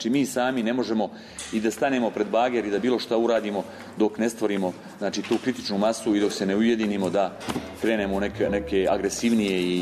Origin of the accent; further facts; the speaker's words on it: Prijepolje, Zlatibor District, Serbia; Mi smo ekolozi iz Prijepolja, možda prvi koji su u svojoj opštini dobili batine